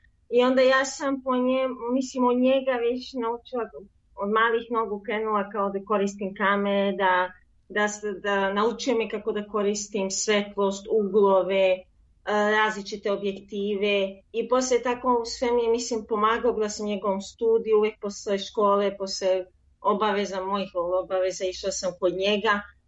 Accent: Belgrade, Serbia; odrasla sam u Beogradu

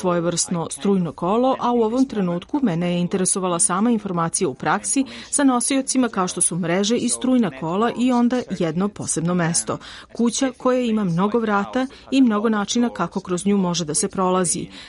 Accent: Greece; Očigledno ja sam iz Grčke

